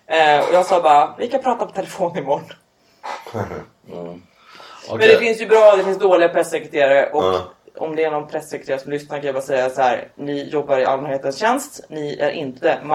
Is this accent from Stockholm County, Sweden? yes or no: yes; Upplands Väsby, Stockholm County, Sweden; Nej, men jag växte upp här i Upplands fucking